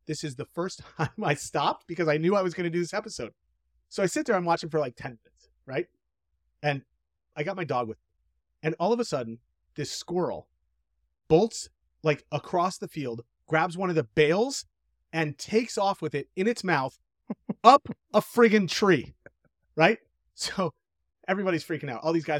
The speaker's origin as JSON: {"language": "English", "country": "United States", "said": "I've never played cricket, because after all, I'm American."}